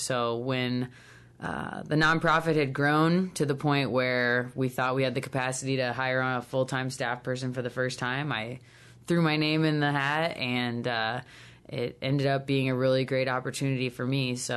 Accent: Des Moines, Iowa, United States; born there; So I was born in Des Moines and went to Johnston Schools.

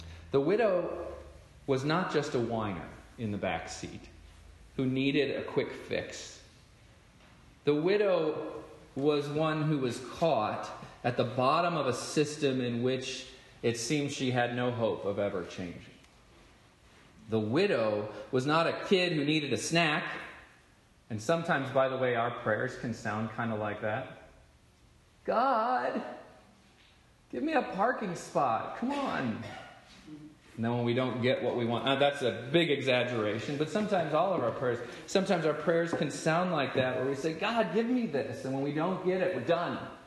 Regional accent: Houston, Texas, United States; now in Southern California, United States; we took a 2-week trip back to my hometown of Houston, Texas. Our little family of four drove out from Southern California across Interstate 10

